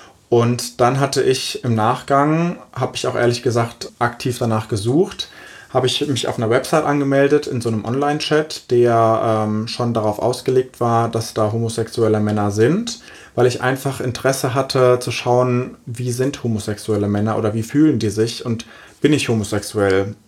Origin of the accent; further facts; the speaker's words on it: Hesse, Germany; ich bin aufgewachsen im Odenwald, in einer Stadt, die hat nur 16.000 Einwohner, was sehr wenig gegenüber Frankfurt ist.